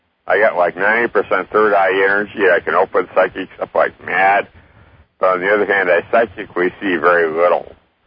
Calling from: Melbourne Village, Florida, United States; I'm calling from Melbourne Village, Florida.

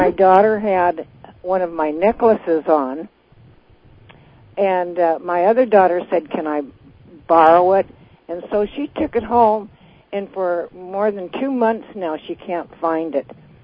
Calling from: Tacoma, Washington, United States; I'm calling from Tacoma, Washington.

